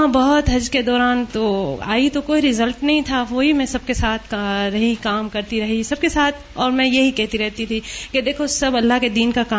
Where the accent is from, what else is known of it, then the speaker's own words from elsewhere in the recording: India; now in New York, United States; میں new York سے آئی ہوں۔ بیسیکلی میں انڈیا کی ہوں اور 15 سال سے نیو یارک میں رہ رہی ہوں۔